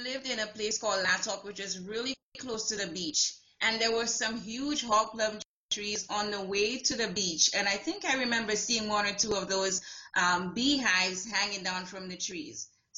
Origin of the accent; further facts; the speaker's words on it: St. Lucia; Growing up in St. Lucia, we heard a lot about the value of the natural resource and also the more valuable aspect, like the human resource.